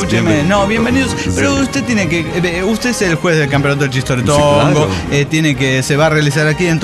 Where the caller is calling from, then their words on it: Mexico City, Mexico; de Ciudad de México.